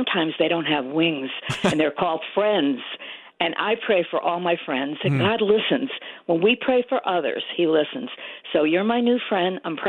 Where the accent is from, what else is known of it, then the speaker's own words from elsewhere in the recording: Fairfield, Connecticut, United States; I grew up in Fairfield, so I grew up near Fairfield U. Now I have a beautiful condo near Sacred Heart.